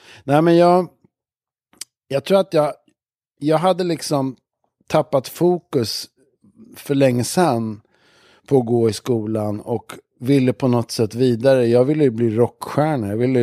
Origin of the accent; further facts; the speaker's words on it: Stockholm, Stockholm County, Sweden; Jag föddes i Abrahamsberg som ligger i Bromma, mellan Stora Mossen och Brommaplan, i en liten tvåa på Plåtslagarvägen nära tunnelbanan.